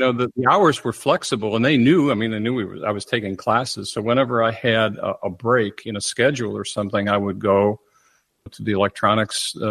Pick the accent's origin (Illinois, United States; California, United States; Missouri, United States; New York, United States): Illinois, United States; Chicago; But coming from my hometown of Chicago